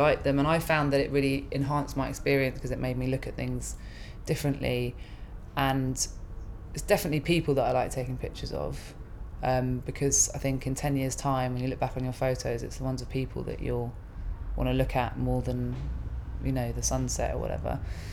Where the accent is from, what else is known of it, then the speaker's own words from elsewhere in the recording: London, United Kingdom; growing up in London, you get so used to being anonymous.